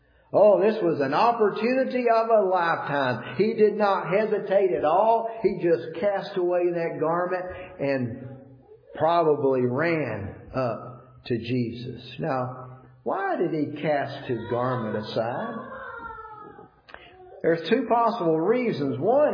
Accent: Georgia, United States; I'm from Georgia, and so when I'm on the road to Georgia, I don't want to stop.

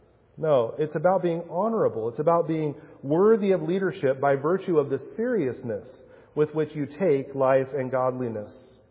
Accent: Mexico; I remember this one time growing up in Mexico.

